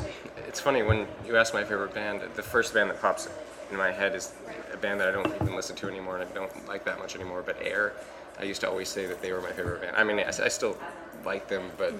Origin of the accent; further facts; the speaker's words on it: Irving, Texas, United States; I grew up in Irving, Texas, and then I moved to Richardson, Texas. I went to school at the University of Texas at Austin, where I studied film.